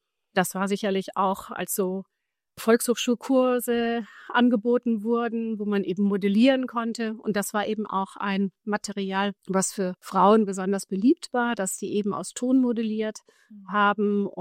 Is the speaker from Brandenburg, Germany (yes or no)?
no; Schleswig-Holstein, Germany; Also ich bin ja aufgewachsen in Schleswig-Holstein und komme aus einem sozusagen lutherischen Haus.